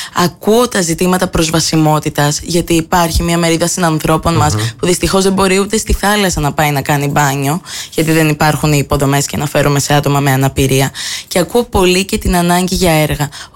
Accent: Crete, Greece; also born or lived in England / Germany; είμαι ένας νέος άνθρωπος, ένας άνθρωπος ο οποίος έχει δει πολλά και διαφορετικά πράγματα από την Αγγλία και τη Γερμανία, όπου εργαζόμουν τα τελευταία χρόνια πριν γυρίσω συνειδητά στον τόπο μου, θέλω να φέρω τέτοια ανάσα προόδου στην Κρήτη

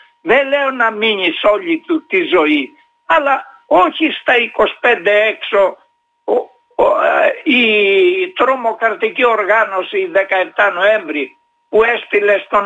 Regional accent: Western Greece, Greece; δεν είναι μόνο για την πατρίδα μου την Αιτωλοακαρνανία

